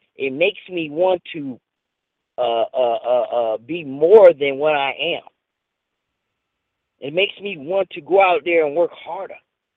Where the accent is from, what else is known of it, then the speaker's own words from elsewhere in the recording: Midwest, United States; I'm from the Midwest, and we known for work ethic.